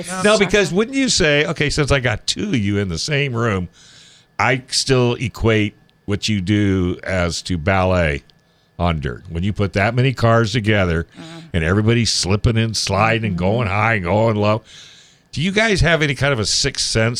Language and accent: English; California, United States; also born or lived in Davis; Well, I'm from Northern California, so we didn't have a whole lot up there.